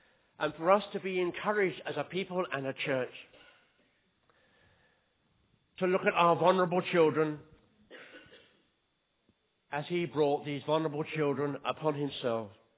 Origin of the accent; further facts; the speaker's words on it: Brighton and Hove, South East England, United Kingdom; growing up in West Sussex, down there in Brighton and Hove, by the seaside.